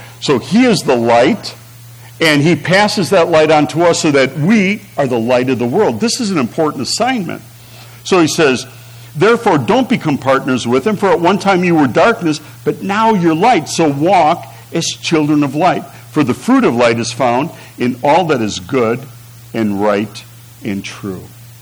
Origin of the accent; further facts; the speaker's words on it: Milwaukee, Wisconsin, United States; I grew up in Milwaukee where we are trained to have bad mouths.